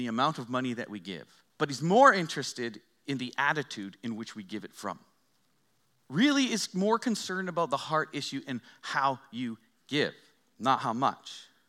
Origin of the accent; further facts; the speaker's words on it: Aldergrove, British Columbia, Canada; When I was in my hometown of the metropolis of Aldergrove, and we lived in our house, we had pretty much anything you needed.